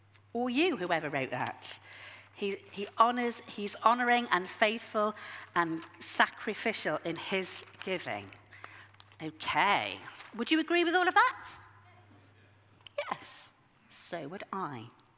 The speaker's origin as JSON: {"language": "English", "region": "Yorkshire and the Humber", "country": "United Kingdom", "said": "I'm from Yorkshire, if you don't know."}